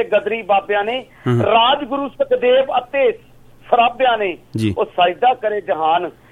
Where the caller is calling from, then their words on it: Kartarpur, Punjab, India; ਮੈਂ ਦੁਆਬੇ ਤੋਂ ਕਰਤਾਰਪੁਰ ਤੋਂ ਬੋਲ ਰਿਹਾ ਜੀ, ਜਲੰਧਰ ਤੋਂ